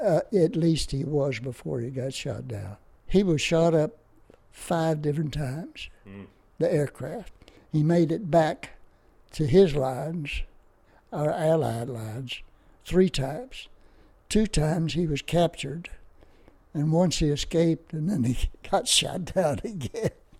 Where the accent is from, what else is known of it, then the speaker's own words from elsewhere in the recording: Memphis, Tennessee, United States; There was one Belgian. I was from Memphis.